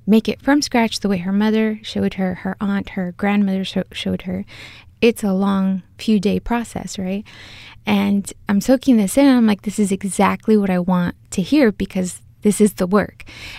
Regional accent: El Salvador; I'm from El Salvador, a very small country

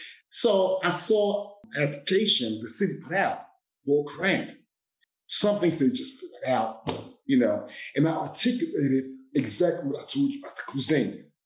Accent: United States; Growing up in America, I had the opportunity to eat the traditional food at home.

